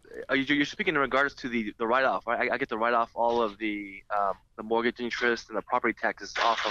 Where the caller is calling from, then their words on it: Arcadia, California, United States; I'm calling from Arcadia, California.